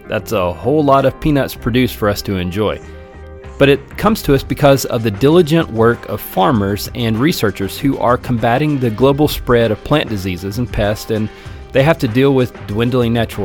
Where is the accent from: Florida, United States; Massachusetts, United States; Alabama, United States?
Alabama, United States; I think for me, growing up in South Alabama, they had the roadside boiled peanuts.